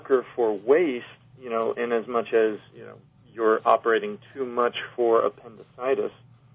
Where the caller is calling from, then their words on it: Minnesota, United States; from Minnesota.